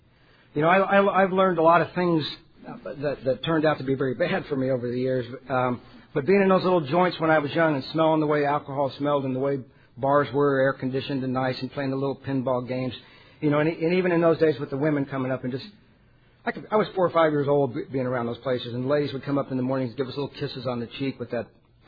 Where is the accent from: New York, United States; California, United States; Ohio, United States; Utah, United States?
California, United States; Riverside; I'm here from Riverside, California, which is in Southern California